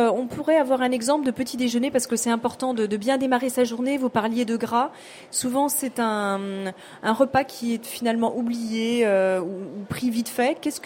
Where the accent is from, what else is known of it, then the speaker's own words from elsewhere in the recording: Brittany, France; je suis bretonne.